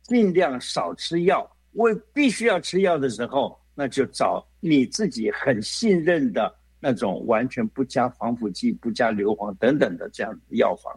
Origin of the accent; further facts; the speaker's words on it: China; 所以你看，我们中国人吃东西，吃这个像饺子啊，或者是吃面条